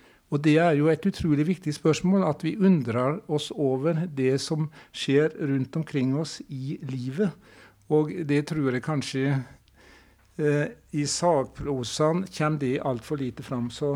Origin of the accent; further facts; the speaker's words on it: Vinje, Telemark, Norway; Men jeg har en sterk leseropplevelse fra oppveksten i Vinje.